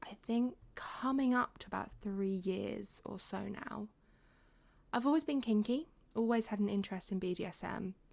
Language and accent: English; England, United Kingdom; I think I sound really English, but I've had people think I'm from Australia before.